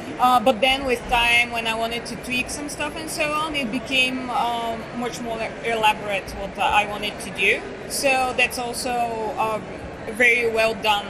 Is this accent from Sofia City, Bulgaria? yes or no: yes; Sofia, Sofia City, Bulgaria; English is a second language; I was last year in Belgrade, and I was in Sofia because I'm from Sofia